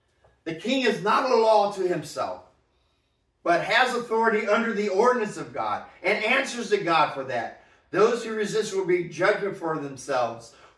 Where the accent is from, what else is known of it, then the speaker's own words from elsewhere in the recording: United States; I'm not just being an American here. I'm proud to be an American. I'm proud of the heritage I have.